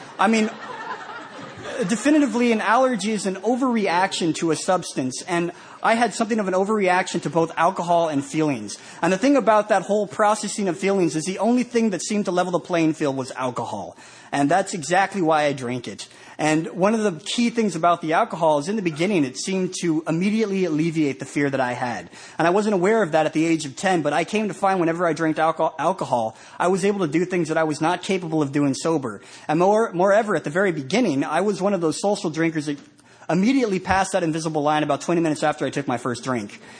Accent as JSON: {"language": "English", "town": "Denver", "region": "Colorado", "country": "United States", "tie": "born or raised there"}